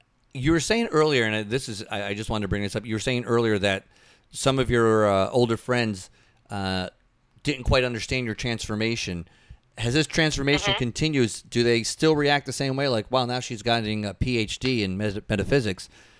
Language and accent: English; Connecticut, United States; Listen, I'm from Connecticut, and Connecticut's obviously a very, very old New England state